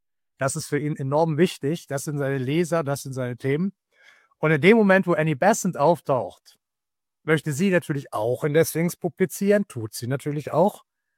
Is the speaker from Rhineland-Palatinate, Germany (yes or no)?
no; Meiningen, Thuringia, Germany; Denn wir teilen dieselbe Heimatstadt. Ich komme tatsächlich auch aus Meiningen, so wie Karl Kiesewetter.